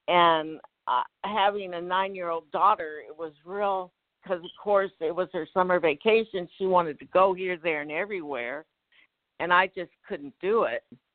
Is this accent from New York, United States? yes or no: no; San Diego, California, United States; born there; now in San Domingo, United States; I was born in San Diego, California in 1950